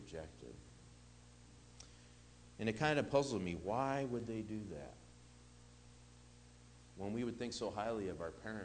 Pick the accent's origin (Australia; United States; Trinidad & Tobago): United States; Detroit, Michigan; he's from 8 Mile. That's where I'm from.